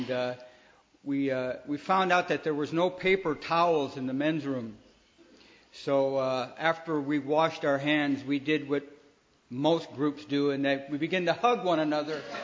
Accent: California, United States; also born or lived in Detroit; I was born in Detroit, and I came out to California when I was about 4 years old, and I was put in a foster home.

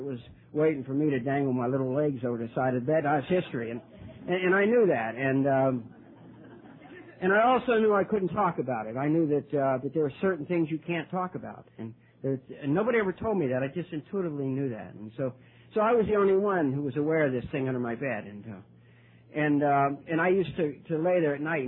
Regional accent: Ireland; The eldest son in a family of 11 children. I'm Irish.

